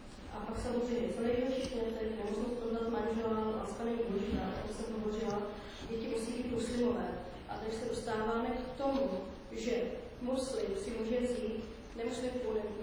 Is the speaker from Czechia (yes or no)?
no; Syria; jsem vyrůstala v Syrii 11 let a měli jsme spoustu kamarádů muslimů